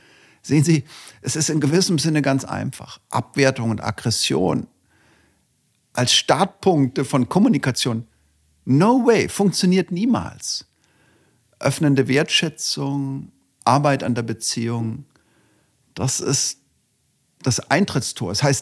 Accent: Tübingen, Baden-Württemberg, Germany; Aber ich komme ja aus Tübingen, der Hauptstadt des Idealismus.

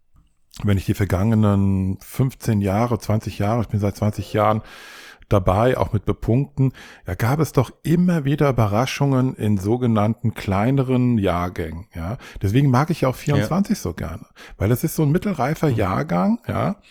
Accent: Frankfurt, Hesse, Germany; dementsprechend bin ich in Deutschland geboren. Ich bin in Frankfurt geboren. Ich bin eigentlich ein Frankfurter Bub, wenn man so will. Und genau, bin hier aufgewachsen, zur Schule gegangen

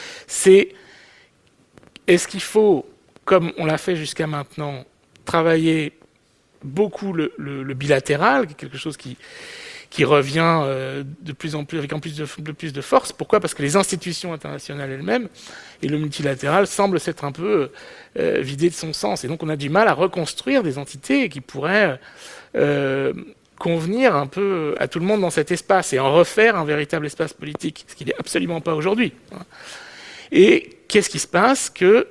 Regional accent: France; et je le dis, je suis français, mais c'est ainsi

